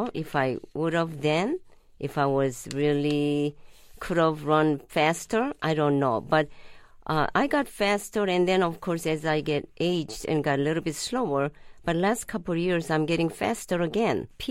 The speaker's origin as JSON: {"language": "English", "region": "Seoul", "country": "South Korea", "said": "Well, I'm from Seoul, Korea, and they didn't have a sports for girls."}